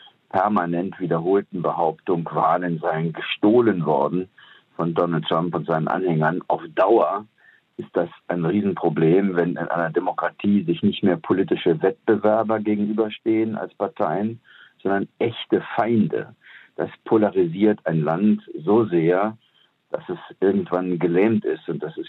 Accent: Germany; Ich meine, als Deutscher muss man immer ein bisschen vorsichtig sein.

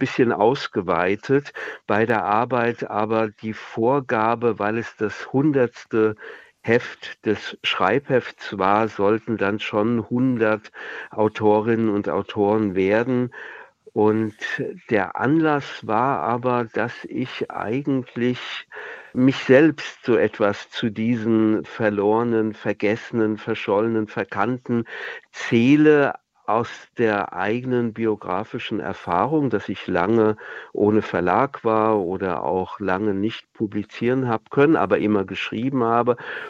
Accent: Wiesbaden, Hesse, Germany; in meiner Heimatstadt Wiesbaden übrigens, und auch in die Stadt gezogen, in die ich dann auch später gezogen bin

